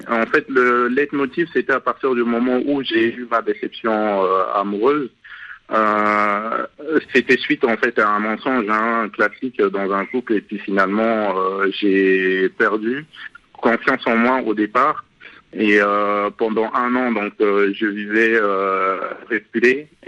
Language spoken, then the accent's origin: French; Central African Republic; now in Paris, France; Je suis originaire en fait de la Centrafrique, donc je suis venu en France suite au conflit en fait qui se déroulait dans mon pays. Donc en 2005, je suis arrivé